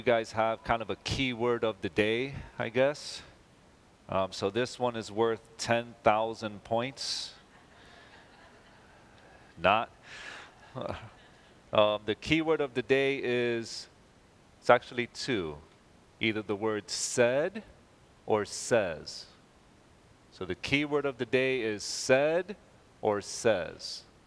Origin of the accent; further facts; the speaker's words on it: New York City, New York, United States; And I grew up in New York City. And I was about 20 years old.